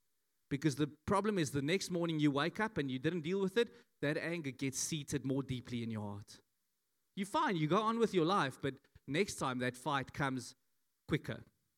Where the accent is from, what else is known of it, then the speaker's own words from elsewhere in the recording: Johannesburg, Gauteng, South Africa; moved away; I come from Joburg, and I've been out of Joburg now for 20 years, but Joburg is not out of me.